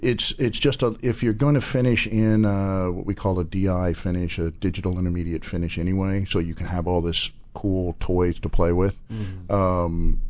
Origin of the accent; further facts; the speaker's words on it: San Diego, California, United States; now in Los Angeles, United States; San Diego.